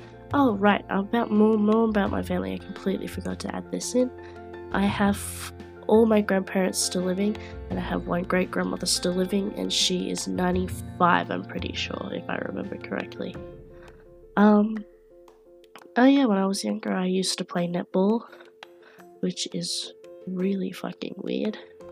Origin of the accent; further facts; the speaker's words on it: Australia; Oh, I come from Australia.